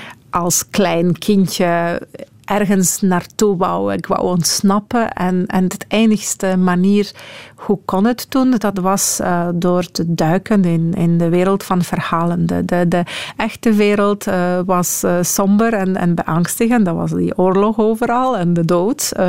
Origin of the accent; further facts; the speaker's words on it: Poland; Dutch is a second language; want als Poolse, wij geloven enorm in die coexistentie van levenden en doden.